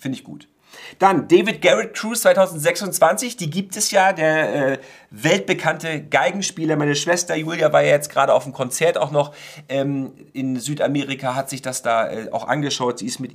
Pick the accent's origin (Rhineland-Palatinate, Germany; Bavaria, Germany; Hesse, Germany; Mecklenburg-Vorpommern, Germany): Mecklenburg-Vorpommern, Germany; Warnemünde; die Taufe war in Warnemünde, in meinem Heimatort.